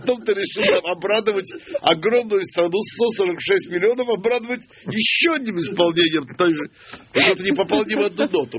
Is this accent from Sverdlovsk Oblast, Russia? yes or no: no; Moscow, Russia; Я-то знаю, я из Москвы.